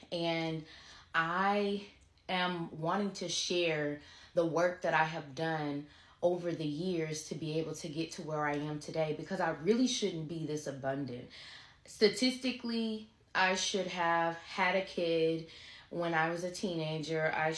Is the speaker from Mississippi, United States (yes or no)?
yes; Picayune, Mississippi, United States; I was born and raised in Picayune, Mississippi. It's a very small town, poverty stricken.